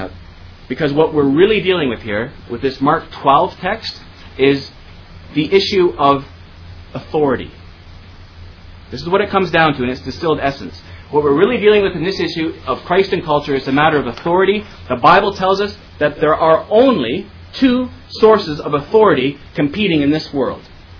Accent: Canada; So we're Canadians. Presumably, all day long, we're doing Canadian things, living like Canadians.

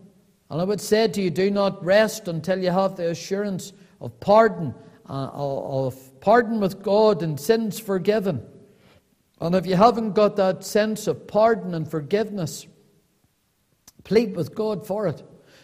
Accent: United Kingdom; I was born as a British citizen, but I was born more above that as a citizen of this present evil world

